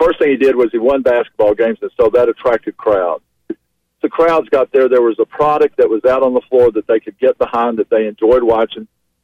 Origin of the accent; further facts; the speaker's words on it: Memphis, Tennessee, United States; Steve Shaw was from Kansas City. I was from Memphis.